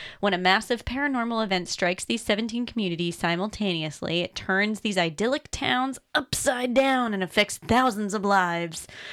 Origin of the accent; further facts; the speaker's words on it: Michigan, United States; I'm from Michigan.